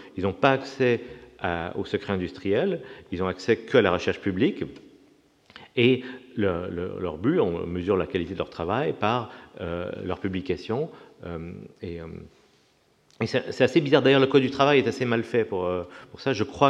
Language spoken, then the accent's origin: French; Canada; moi je viens du Canada, et au Canada, l'industrie forestière est très importante